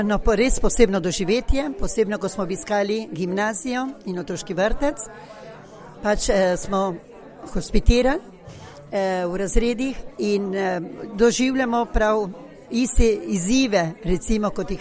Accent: Argentina; Res čutim se zelo Slovenko, v bistvu bi človek rekel celo življenje, sem se vzgajala in rasla v tem okolju slovenskem, čeprav v Argentini.

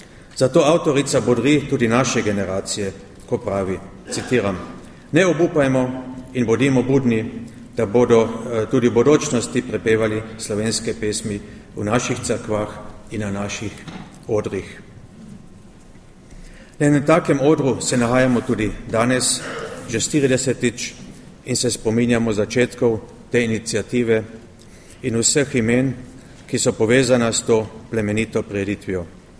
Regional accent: Carinthia, Austria; Koroški Slovenci smo vedno peli in smo znani po naših pesmih

